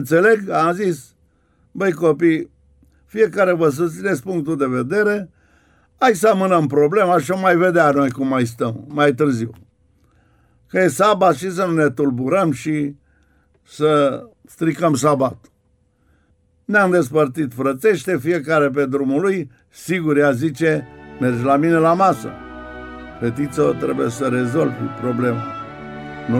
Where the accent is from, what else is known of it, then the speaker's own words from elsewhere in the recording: Brașov, Brașov County, Romania; pentru că suntem din Brașov